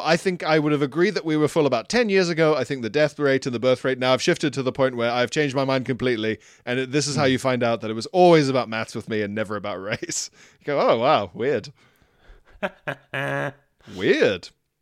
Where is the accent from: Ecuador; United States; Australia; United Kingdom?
Australia; being an Australian